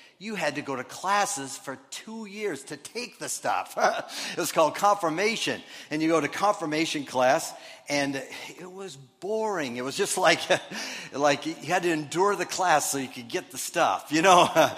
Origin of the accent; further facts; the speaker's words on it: Minnesota, United States; Well, a lot of you know that I was brought up in Minnesota, and when I've talked about my religious upbringing in Minnesota, I've not always couched it in real positive terms. I was brought up Lutheran